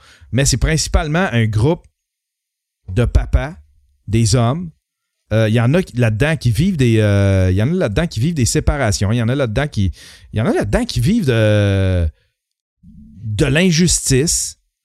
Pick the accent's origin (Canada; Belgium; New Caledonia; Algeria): Canada; C'est pas moi. Moi, je suis Canadien.